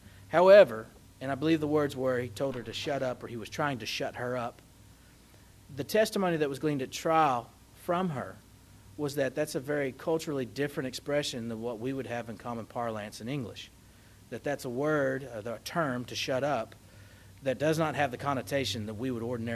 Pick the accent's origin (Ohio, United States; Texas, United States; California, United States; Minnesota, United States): Texas, United States; Flower Mound; I'm from Flower Mound.